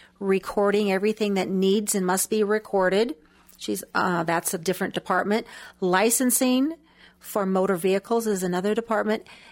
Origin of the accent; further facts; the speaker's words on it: Spokane, Washington, United States; I was born and raised here. Lived on the north side up in the Garland District until junior high. My parents moved out to the Valley